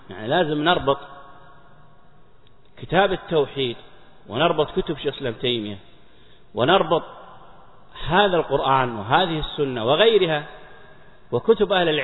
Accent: Saudi Arabia; عندنا في السعودية

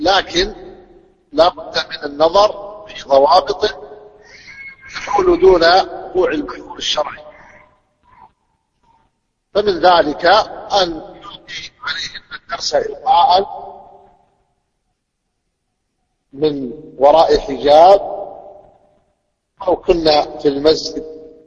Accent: Saudi Arabia; عندنا في السعودية

